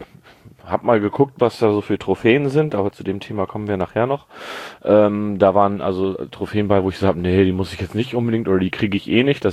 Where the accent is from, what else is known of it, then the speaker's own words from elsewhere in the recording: Northern Germany, Germany; Als Norddeutscher weiß man das doch.